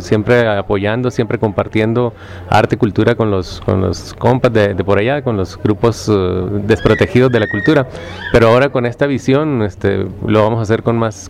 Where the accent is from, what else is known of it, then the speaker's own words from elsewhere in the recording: Culiacán, Sinaloa, Mexico; Somos el grupo Delta Teatro, venimos de Culiacán, Sinaloa